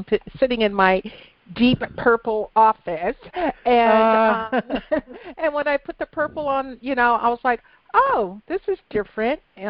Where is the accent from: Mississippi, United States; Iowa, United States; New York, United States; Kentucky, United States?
New York, United States; Guilderland; I was born and raised in Albany. Well, I was born in Albany Hospital, raised in Gilderland, New York, outside of Albany, very upscale bedroom community, and 99.99999% white.